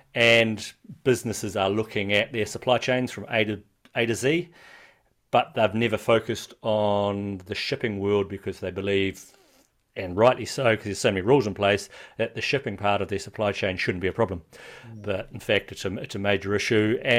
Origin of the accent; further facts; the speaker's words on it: New Zealand; now in Hamburg, Germany; Okay, so I'm a Kiwi living here in Hamburg, Germany.